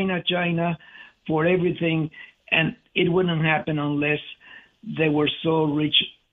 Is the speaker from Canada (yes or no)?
no; Cuba; now in United States; I remember when I came from Cuba in 1960.